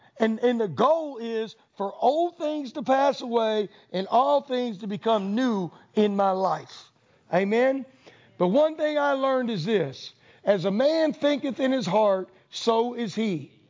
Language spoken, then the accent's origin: English; New York, United States; I moved here from New York. New York. I look different and I talk different. And I never felt like I fit in.